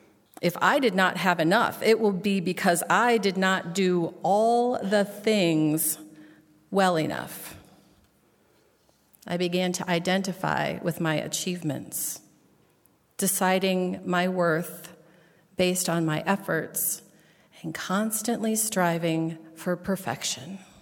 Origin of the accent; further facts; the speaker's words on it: Nebraska, United States; As a girl growing up in Nebraska in the 70s and early 80s, I was expected to acquire a certain amount of culinary skill.